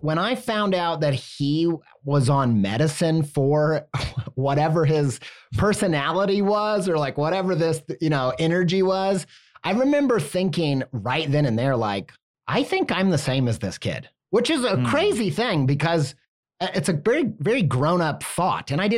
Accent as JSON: {"language": "English", "region": "Midwest", "country": "United States", "said": "And, you know, honestly, I come from the Midwest. You know, I think that potentially even growing up in the Bible Belt religious kind of community"}